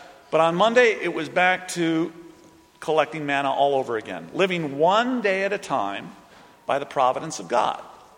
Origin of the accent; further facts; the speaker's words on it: Missouri, United States; Growing up in Missouri, a state that isn't sure whether it's a Midwestern state or a Northern state or a Southern state, you will find yourself eating a variety of regional foods that have come from other places.